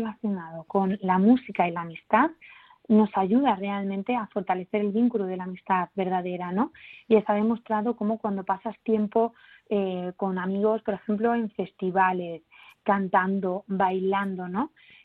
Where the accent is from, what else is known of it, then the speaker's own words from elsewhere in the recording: Andalusia, Spain; yo que soy de Andalucía, esta canción es una canción que siempre está presente en las ferias, en las fiestas de los pueblos.